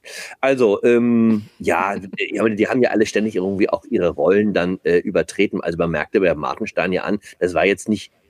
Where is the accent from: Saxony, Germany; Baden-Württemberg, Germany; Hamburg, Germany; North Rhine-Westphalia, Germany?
Hamburg, Germany; in meiner alten Heimatstadt Hamburg